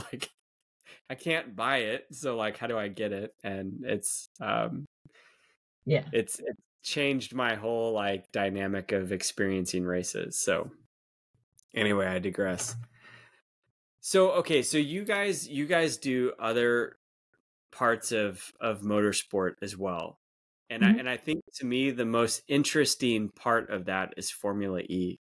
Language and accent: English; California, United States; I could speak it fluently as a child. I grew up in California, so I could speak it fluently.